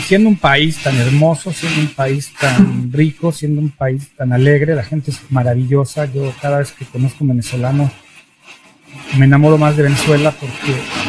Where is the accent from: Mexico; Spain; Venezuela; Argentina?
Mexico; now in Canada; Ahorita yo no soy mexicano porque ya no me adapto allá, y tampoco soy canadiense porque sigo siendo mexicano inmigrante.